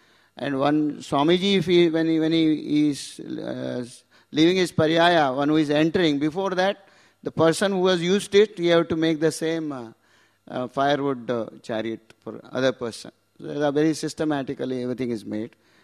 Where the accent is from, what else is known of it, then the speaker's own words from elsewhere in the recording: Udupi, Karnataka, India; born there; English is a second language; even though I was born in Udipi, I was not knowing the importance of Krishna.